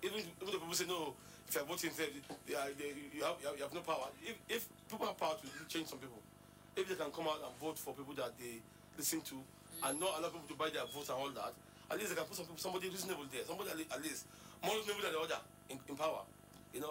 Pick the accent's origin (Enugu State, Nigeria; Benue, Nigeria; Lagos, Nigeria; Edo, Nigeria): Benue, Nigeria; I'm from Benue State now. So I've been to the north this year more than 10 to 15 times.